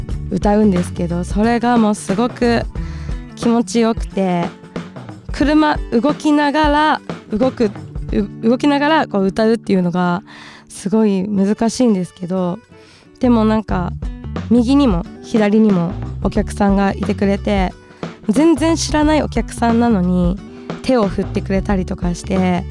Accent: Hokkaido, Japan; 私は北海道出身ということで、ずっと北海道にいたんですけど

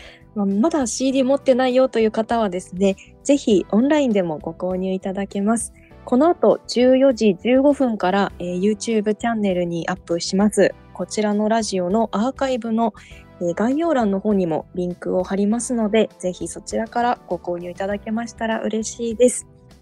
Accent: Hokkaido, Japan; このコーナーは北海道出身どさんこの … が毎月一つ皆さんに北海道弁をお伝えするコーナーです。

